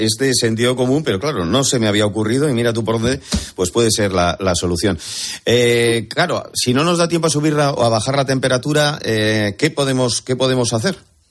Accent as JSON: {"language": "Spanish", "town": "Bilbao", "region": "Basque Country", "country": "Spain", "said": "en mi tierra, en Bilbao."}